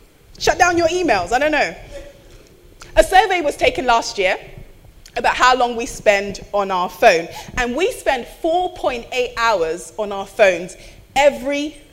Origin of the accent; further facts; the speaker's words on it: Nigeria; I can say that because I'm Nigerian, so it's fine.